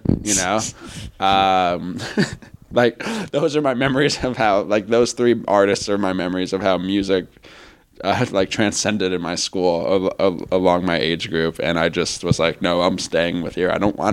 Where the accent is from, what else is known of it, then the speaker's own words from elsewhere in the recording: Manhattan, New York, United States; my music experience in general has been weird because I'm born and raised in Manhattan, where we are now.